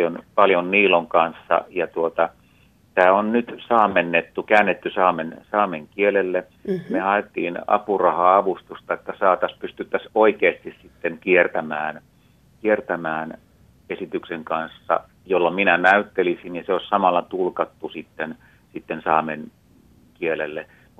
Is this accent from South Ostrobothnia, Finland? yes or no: no; Oulu, North Ostrobothnia, Finland; mä olen itse alun perin oululainen.